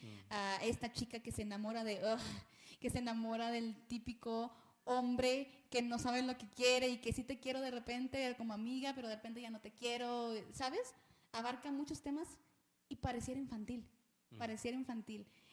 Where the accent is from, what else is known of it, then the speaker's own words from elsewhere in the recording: Ciudad Juárez, Chihuahua, Mexico; sobre todo vengo de Juárez, ¿no?